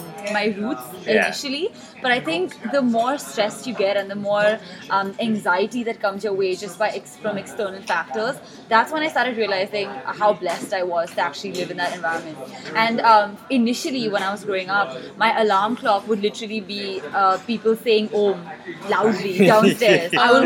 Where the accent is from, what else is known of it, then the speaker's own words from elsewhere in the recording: Mumbai, Maharashtra, India; and I'm from Bombay, India.